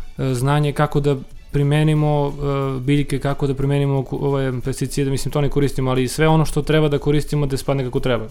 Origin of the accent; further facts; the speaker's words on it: Timok Valley, Serbia; imam 24 godina. Dolazim iz Timočke krajine, ovde studiram privremeno